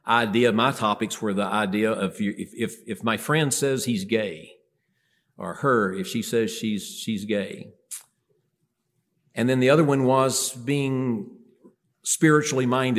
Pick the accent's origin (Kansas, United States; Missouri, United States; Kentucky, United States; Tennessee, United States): Tennessee, United States; now in Minnesota, United States; I'm a Southern boy. I grew up in Tennessee, but I went north, and I love it up there.